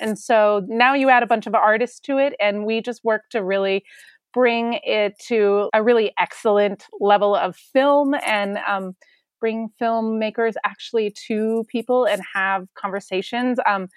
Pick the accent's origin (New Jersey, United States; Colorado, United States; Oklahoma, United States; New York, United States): Colorado, United States; Denver; I grew up in Denver, Colorado